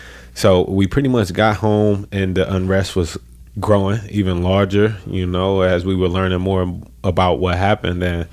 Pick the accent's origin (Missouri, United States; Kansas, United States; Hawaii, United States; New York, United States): Missouri, United States; St. Louis; it was all along what we seen as growing up in St. Louis.